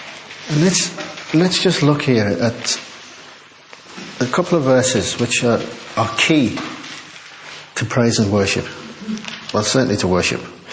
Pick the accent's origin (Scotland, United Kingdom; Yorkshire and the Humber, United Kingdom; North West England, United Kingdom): North West England, United Kingdom; Liverpool; and I come from Liverpool, so, you know.